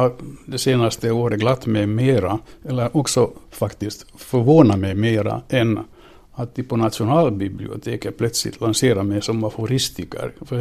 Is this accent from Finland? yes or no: yes; Vaasa, Ostrobothnia, Finland; moved away as an adult; now in Helsinki, Finland; Men jag upplever fortfarande efter alla dessa år att Vasa är min hemstad. Jag är österbottning och de här rändarna går ju inte ur.